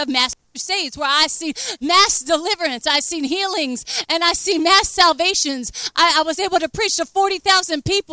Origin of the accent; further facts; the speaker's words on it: Virginia, United States; I had never even been to Alabama before. Never. I'm from Virginia. Did y'all know that? I'm from Virginia.